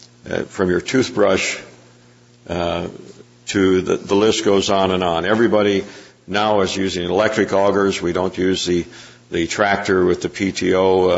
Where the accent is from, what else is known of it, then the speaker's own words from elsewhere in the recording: United States; I was born and raised in Turner County on a farm that did not have electricity until in the 1950s when we got electricity.